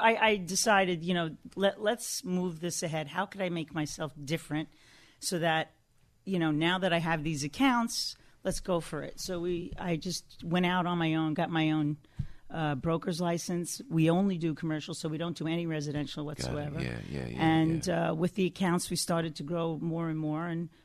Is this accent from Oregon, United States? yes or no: no; New Dorp Beach, New York, United States; I came from New Dorp Beach. Yeah, my dad was a police officer and my mom was a teacher.